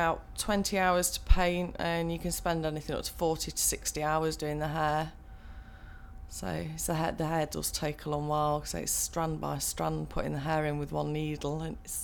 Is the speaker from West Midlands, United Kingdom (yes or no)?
no; Belper, East Midlands, United Kingdom; From Derbyshire, originally from Belper in Derbyshire. And we live in a little village just outside, not that far from Derby really, but it's only a small village.